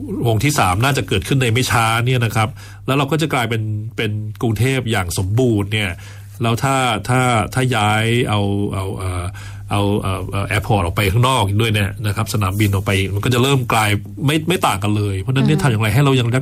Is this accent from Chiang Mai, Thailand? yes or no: yes; Chiang Mai, Thailand; ของล้านนาเรามีความภาคภูมิใจนะครับในประเพณีวัฒนธรรมเราภาษาเรานะครับตัวอักขระเขียนหรือแม้กระทั่งจริตที่เราเป็นคนเชียงใหม่แบบนี้